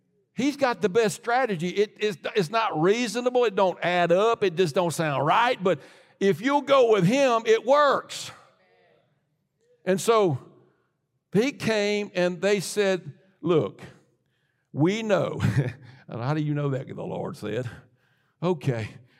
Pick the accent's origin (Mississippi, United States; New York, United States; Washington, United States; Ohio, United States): Mississippi, United States; moved away as an adult; when I came from Mississippi here, the mindset that I came from Mississippi